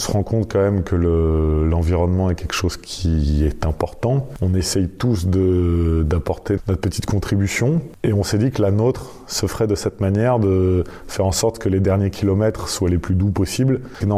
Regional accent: Lyon, Auvergne-Rhône-Alpes, France; On est des Lyonnais, on est des fervents défenseurs de notre ville. On aime y vivre, on aime y travailler

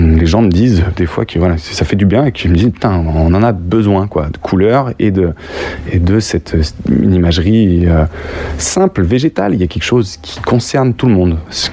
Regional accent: Lyon, Auvergne-Rhône-Alpes, France; born there; Moi, je suis né à Lyon

